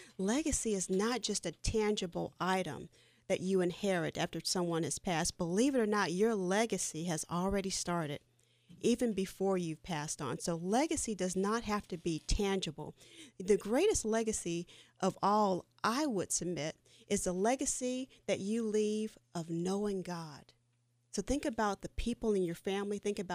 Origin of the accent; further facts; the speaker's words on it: United States; Growing up in the Western world and growing up in American society as we have, there's a culture in place, like in every society.